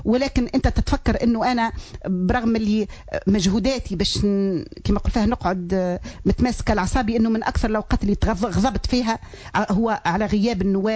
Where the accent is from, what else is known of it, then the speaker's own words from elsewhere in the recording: Tunisia; أنا كسياسية تونسية